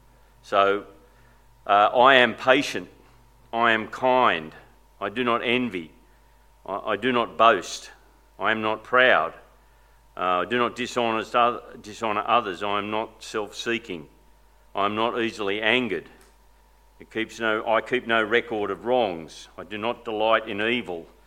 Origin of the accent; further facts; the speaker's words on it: Grafton, New South Wales, Australia; I grew up in Grafton, which is a pretty little town, almost an hour's drive from the coast on the beautiful Clarence River. It's about an hour north of Coffs Harbour, up north.